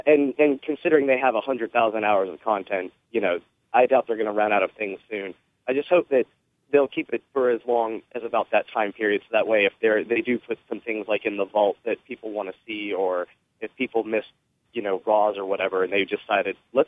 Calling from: Florida, United States; from Florida.

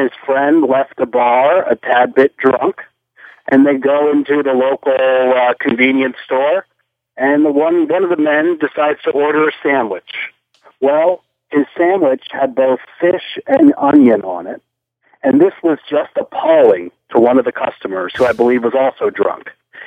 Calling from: New Jersey, United States; Hi, Brian. … from New Jersey.

